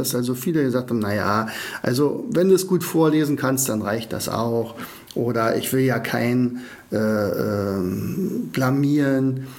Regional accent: Oderberg, Brandenburg, Germany; Vorige Woche war ich bei meinen Eltern, also in meinem Heimatort Oderberg

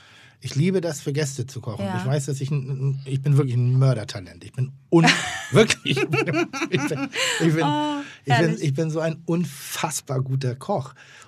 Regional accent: Northern Germany, Germany; ich bin Norddeutscher

